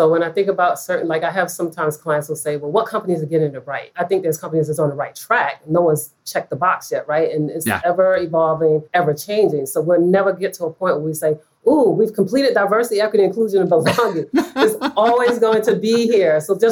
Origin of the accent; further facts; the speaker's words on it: New York, United States; now in California, United States; I'm from New York originally. So I look to see what New York is doing in California